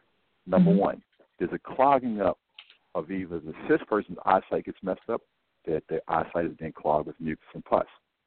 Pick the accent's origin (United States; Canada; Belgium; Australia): United States; Bronx, New York; I grew up in the South Bronx, and we used to have our own family shop.